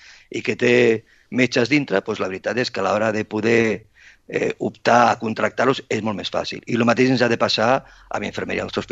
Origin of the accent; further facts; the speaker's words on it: Sabadell, Catalonia, Spain; Jo soc de Sabadell i passejo molt per la ciutat